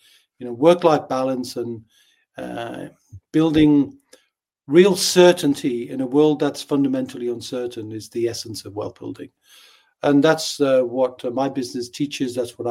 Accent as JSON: {"language": "English", "region": "North East England", "country": "United Kingdom", "accent": "Geordie with a soft touch of London", "moved": "yes", "lives_now": "London, United Kingdom", "said": "bringing workers from the northeast of England, which is where I'm originally from. So my accent is not Irish. It's Geordie with a soft touch of London, where I've been for the last 30 years."}